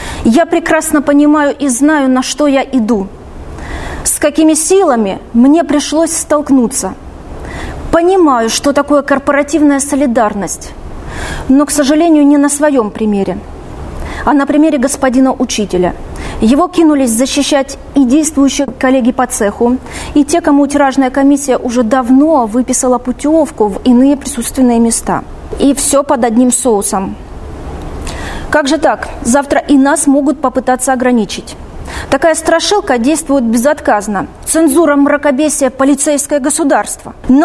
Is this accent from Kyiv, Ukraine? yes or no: no; Crimea, Ukraine; Поскольку я крымчанка